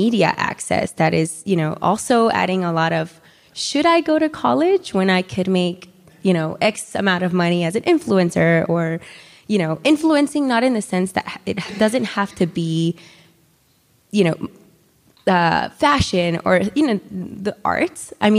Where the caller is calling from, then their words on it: Florida, United States; I'm joining you from Florida.